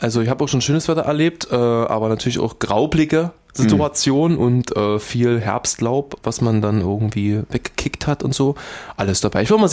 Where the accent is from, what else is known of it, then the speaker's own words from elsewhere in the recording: Halle, Saxony-Anhalt, Germany; aus meiner Heimatstadt Halle